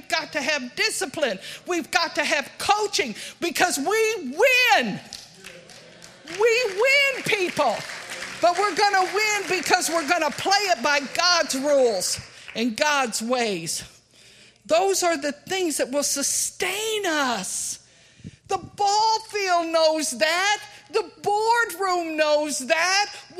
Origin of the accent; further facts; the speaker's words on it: Texas, United States; You know, I come from Texas and they're terribly, they're proud. And they love their ball games. And up in the panhandle was a school.